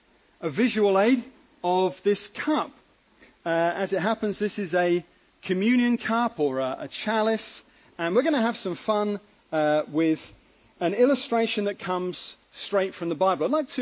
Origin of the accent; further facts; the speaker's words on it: Wimbledon, London, United Kingdom; I don't know how to hang tough. I'm from Wimbledon.